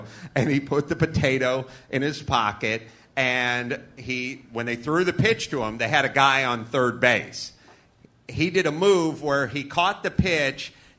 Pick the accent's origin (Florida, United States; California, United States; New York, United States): California, United States; Los Angeles; Everybody, I grew up in North Hollywood.